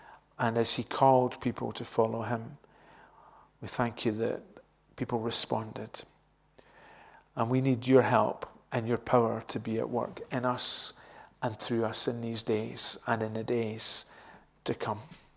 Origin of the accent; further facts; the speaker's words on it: Dalry, Scotland, United Kingdom; my hometown, the town that I grew up in. It was kind of, it's a place called Dalry. Some of you know this already, Dalry in Ayrshire.